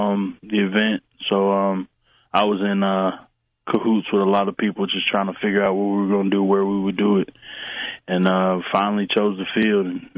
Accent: Texas, United States; born there; moved away; we're originally from Texas, so I don't know. I'm gonna go Texas. I'm gonna go Texas because that's where I was born.

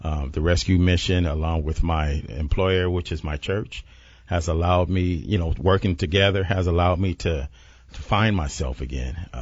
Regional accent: Los Angeles, California, United States; now in San Diego, United States; Well, I'm originally from Los Angeles. My parents are from San Diego, and so that was my tie to San Diego.

